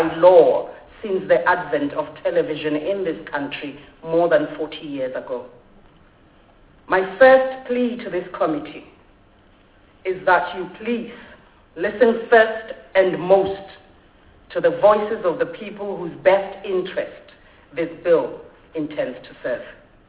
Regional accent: South Africa; I am a South African actor.

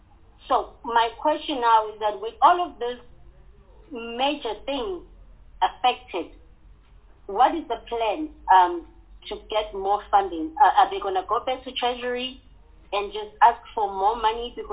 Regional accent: South Africa; It is worrying as a South African

